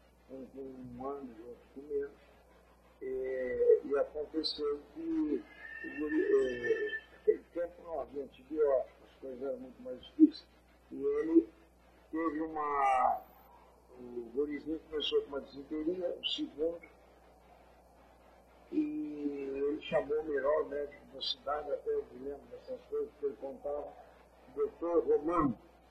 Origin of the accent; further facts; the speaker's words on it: Capão do Leão, Rio Grande do Sul, Brazil; Eu sou do Capão do Leão.